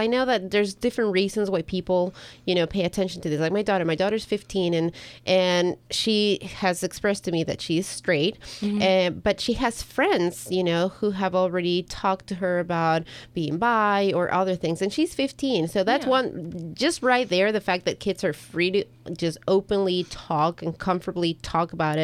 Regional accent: Ecuador; English is a second language; now in United States; coming from where I come from, and I'm from Ecuador

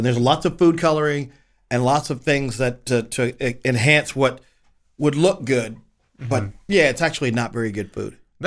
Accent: North Carolina, United States; now in Texas, United States; Hey, I grew up in North Carolina. I lived there for the first third of my life.

